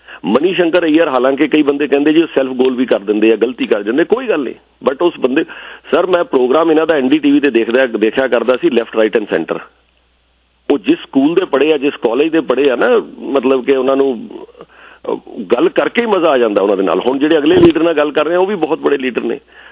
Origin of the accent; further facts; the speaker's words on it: Punjab, India; ਮੈਂ ਖੁਦ ਜੇ ਉੱਥੇ ਕੋਈ ਵਧੀਆ ਚੱਲ ਰਿਹਾ ਹੁੰਦਾ ਤੇ ਤੁਸੀਂ ਅਸੀਂ ਇੱਥੇ ਨਾ ਆਉਂਦੇ, ਲੇਕਿਨ ਅਸੀਂ ਉੱਥੇ ਦੇ ਲੋਕ